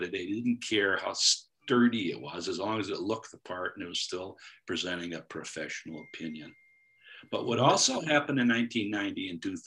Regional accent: United States; I am an American, and the book I wrote is from an American point of view.

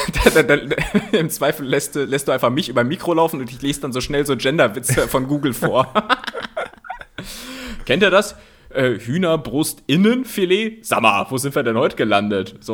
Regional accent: Landau, Rhineland-Palatinate, Germany; Hier, Landau. Landau, kennst du das? Ist hier so in der Nähe.

